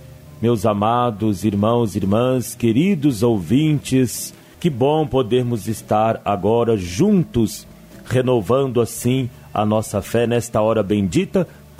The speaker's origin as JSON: {"language": "Portuguese", "region": "Minas Gerais", "country": "Brazil", "said": "como um bom mineiro que somos"}